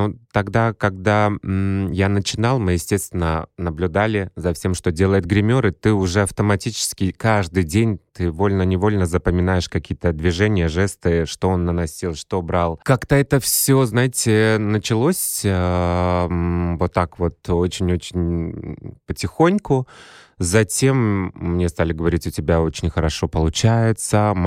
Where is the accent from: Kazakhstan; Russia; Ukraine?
Kazakhstan; born there; Я родился в Казахстане, в Республике Казахстан.